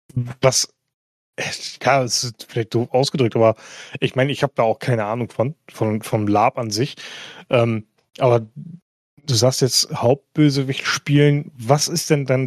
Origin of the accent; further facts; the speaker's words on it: Northern Germany, Germany; Ich komme halt aus Norddeutschland